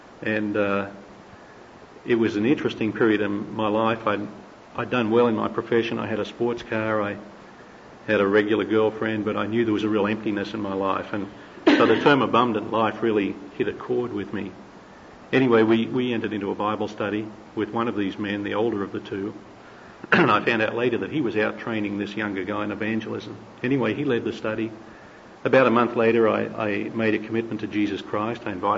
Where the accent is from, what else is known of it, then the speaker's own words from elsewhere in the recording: Sydney, New South Wales, Australia; now in United States; I'm from Sydney, Australia, and I've been here in the U.S. for about 2 years.